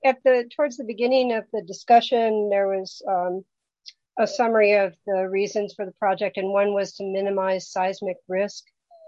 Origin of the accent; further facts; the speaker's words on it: the South, United States; You know, I'm a Southerner, so not watching the Delta so much as some other people are.